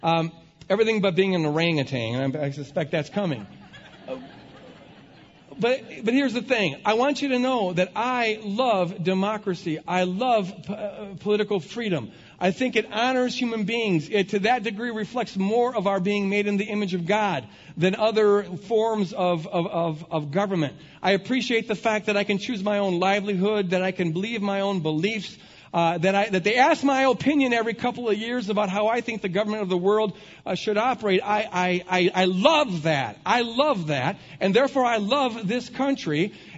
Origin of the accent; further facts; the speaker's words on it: United States; The first one is that I, as an American, believe that America does stand for freedom.